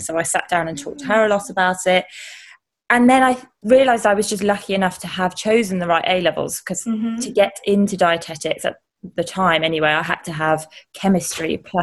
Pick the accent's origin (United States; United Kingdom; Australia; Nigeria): United Kingdom; England; accent: British; also born or lived in Canada; I'm actually Canadian. So I was born in Canada and I moved to England with my family when I was about 2 years old, hence why I've got a strong British accent. I'm actually also full-blood Italian.